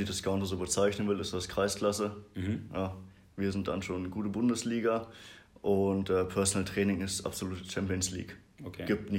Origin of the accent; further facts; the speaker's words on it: Brakel, North Rhine-Westphalia, Germany; Ich komme aus Brakel. Also wir sind ja hier in Bad Riburg. Das sind so 20 Minuten noch weiter Richtung Niedersachsen.